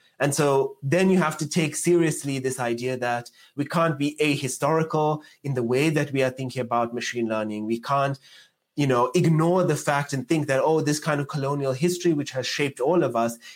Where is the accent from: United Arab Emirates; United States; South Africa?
South Africa; goes back to the fact that I come from South Africa.